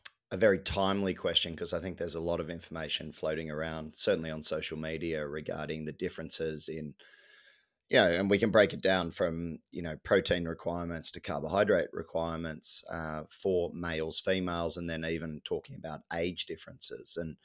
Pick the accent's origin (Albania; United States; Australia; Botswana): Australia; I think as an Australian celebrating Christmas, it would have to be a pavlova.